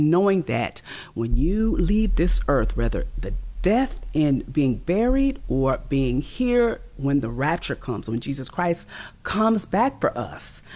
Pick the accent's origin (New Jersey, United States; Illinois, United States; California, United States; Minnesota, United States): Illinois, United States; Champaign; also born or lived in Mississippi; I was born here in Champaign, Urbana. Moved back and forth to Southern State, which was Mississippi.